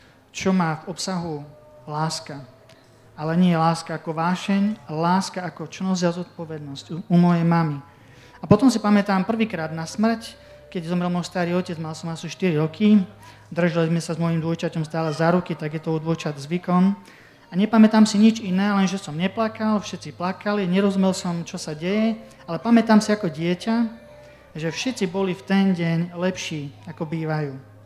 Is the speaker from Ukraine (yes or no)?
no; Žilina Region, Slovakia; lebo u nás na Orave, v meste, kde pochádzam, sa v lete lezie po skalách a v zime sa lyžuje po tých horách.